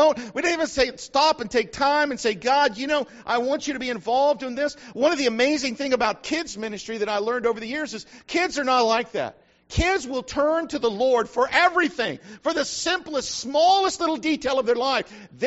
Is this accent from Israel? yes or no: no; Texas, United States; Hey, I'm a Texan. Now, my daughter's a Texan, so I can't, for the most part, knock it. And I was born real close to Texas. My dad was a Texan.